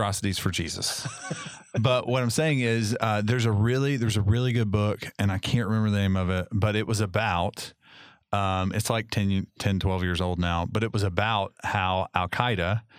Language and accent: English; Kentucky, United States; Yes, but yeah, I'm from Kentucky.